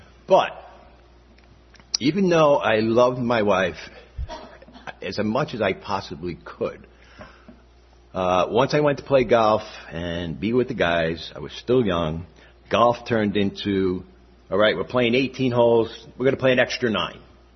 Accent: Staten Island, New York, United States; I grew up in Staten Island, New York.

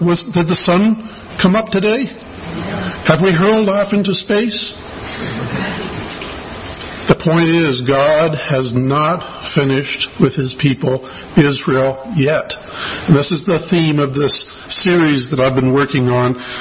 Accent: Canada; I grew up in Canada.

